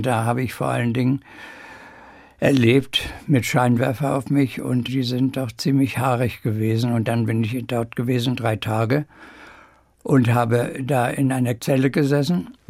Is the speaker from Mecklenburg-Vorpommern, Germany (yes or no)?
yes; Schwerin, Mecklenburg-Vorpommern, Germany; moved away as an adult; now in Wiesbaden, Germany; Schwerin ist meine Heimatstadt. Ich bin dort geboren und 20 Jahre aufgewachsen. Und Wiesbaden ist die Stadt, wo ich über 60 Jahre lebe inzwischen.